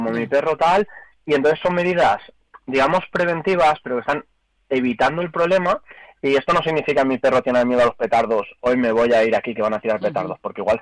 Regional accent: Valencia, Valencian Community, Spain; yo soy de Valencia, ¿no?

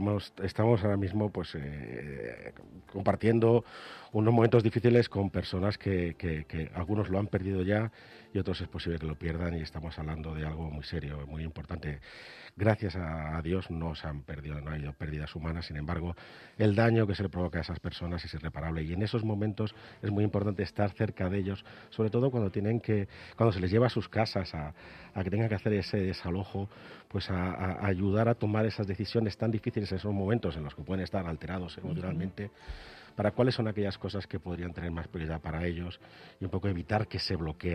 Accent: Barcelona, Catalonia, Spain; en mi caso, que yo soy de Barcelona y la verdad que no tengo familia militar

